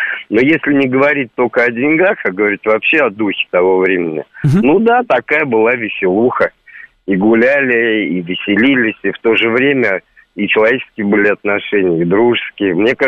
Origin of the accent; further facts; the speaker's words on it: Moscow, Russia; Меня зовут, я из Москвы.